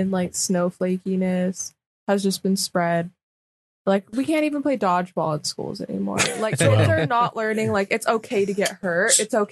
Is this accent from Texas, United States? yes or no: no; Pennsylvania, United States; now in Arizona, United States; I'm from Pennsylvania.